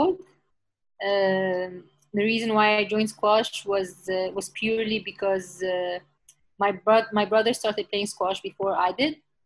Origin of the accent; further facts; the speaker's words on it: Alexandria, Alexandria Governorate, Egypt; I'm originally from Alexandria in Egypt.